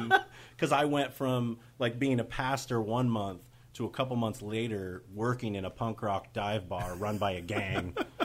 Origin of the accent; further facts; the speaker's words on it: United States; I grew up in Capitol Hill, and then I, you know, moved away after high school and stuff. Moved back.